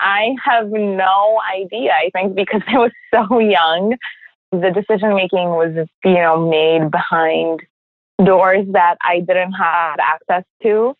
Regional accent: Poland; now in Chicago, United States; Growing up in Poland, I would say, was much simpler than life in Chicago.

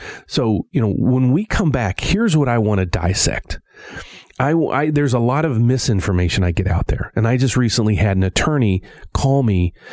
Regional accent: West Virginia, United States; Like, I just went home to, I'm from West Virginia, as you guys know

